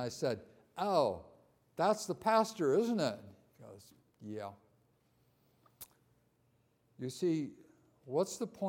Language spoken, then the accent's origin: English; Netherlands; I call it my home country, last year, which is the Netherlands